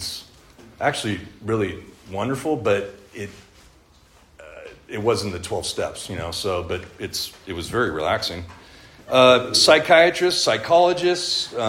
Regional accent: Santa Maria, California, United States; I was born and raised here in Santa Maria. I had great parents.

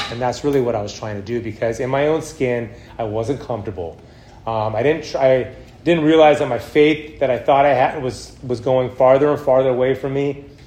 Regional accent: Lompoc, California, United States; also born or lived in Orange County; I came up to the Central Coast. I grew up in Lompoc actually.

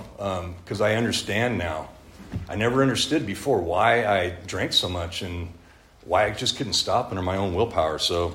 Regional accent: Santa Maria, California, United States; I was born and raised here in Santa Maria. I had great parents.

